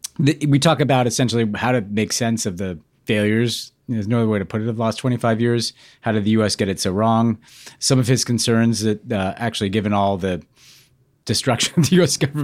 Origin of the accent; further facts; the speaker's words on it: New York, United States; now in Los Angeles, United States; you move out to LA as New Yorker, and everybody's like, and I'm like, I miss New York.